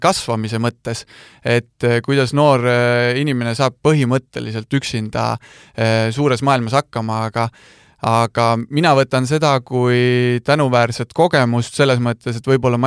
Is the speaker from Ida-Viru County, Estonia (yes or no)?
no; Rakvere, Lääne-Viru County, Estonia; also born or lived in Viljandi; now in Tallinn, Estonia; sealt Rakvere poolt ma olen pärit